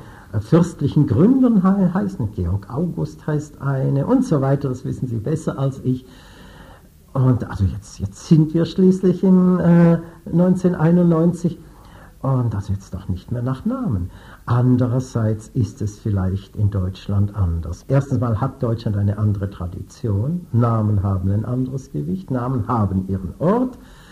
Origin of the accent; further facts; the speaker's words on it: Switzerland; Das ist gut, dass Sie den Schweizer in mir anrufen. Es ist eine schöne Eigenschaft der Schweizer, dass ihnen Personenkult jeglicher Art abhold ist.